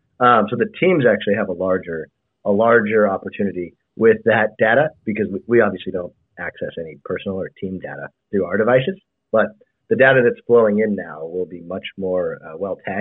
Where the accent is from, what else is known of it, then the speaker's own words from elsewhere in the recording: California, United States; So I grew up in the Bay Area. I've been going to those games my whole life